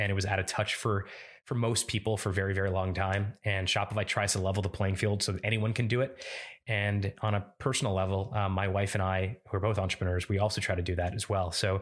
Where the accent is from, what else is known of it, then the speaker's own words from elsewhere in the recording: Florida, United States; also born or lived in Montreal, Canada; I was born in Montreal in Canada, grew up in South Florida, and moved to Montreal to go to McGill when I was 17. That was 2001.